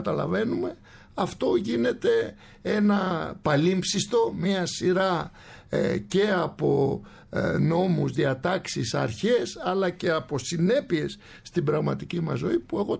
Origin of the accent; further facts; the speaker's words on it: Athens, Attica, Greece; Είμαι Αθηναίος πελοποννησιακής καταγωγής, δηλαδή γεννημένος στην Αθήνα και εγώ και ο πατέρας μου, αλλά και το, η γενιά, ας το πούμε, και ο παππούς μου